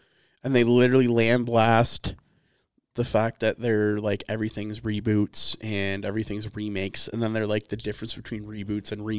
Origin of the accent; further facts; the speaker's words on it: Canada; because we're two dummies from Canada that want to talk shit.